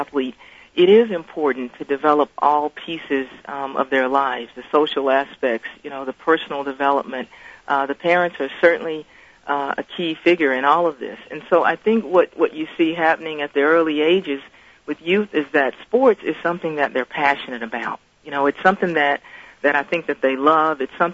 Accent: Texas, United States; I grew up in Central Texas and just played basketball at the University of Houston on a scholarship

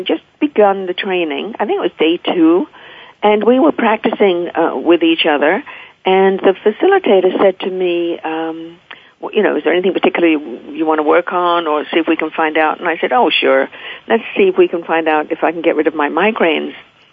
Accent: England, United Kingdom; You know, growing up in England, we really do believe there are fairies at the bottom of the garden.

